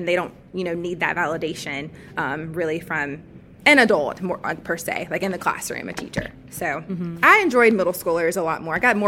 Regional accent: Alabama, United States; so I am originally from Alabama, a small town north of Birmingham. Not a lot of people really know about it.

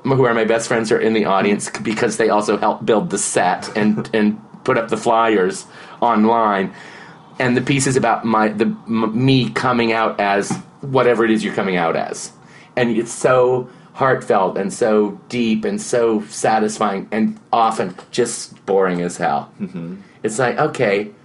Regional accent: Seattle, Washington, United States; So, I grew up in Seattle, which was very multicultural, a word I hate, and that wasn't even a word then.

